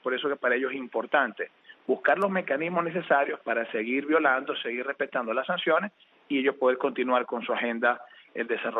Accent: Venezuela

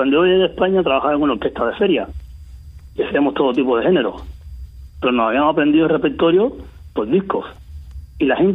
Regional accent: Cuba; now in Madrid, Spain; salí de Cuba en el año 92. Y hasta la fecha estoy aquí en Madrid.

